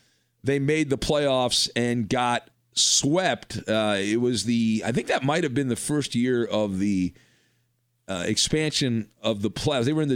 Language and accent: English; California, United States; I grew up in Orange County, so I watched the Angels too and the Dodgers.